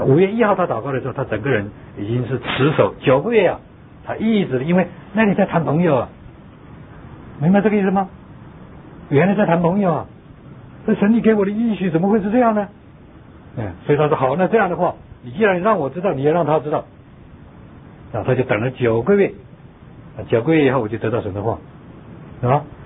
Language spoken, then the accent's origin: Chinese; China; now in United States; 我从中国来到美国是流着泪出来的，忍痛出来的，